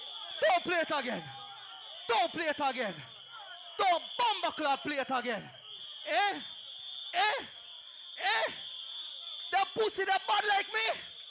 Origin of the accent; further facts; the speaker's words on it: Guyana; They call me … Listen, I'm Guyanese. I'm Indian.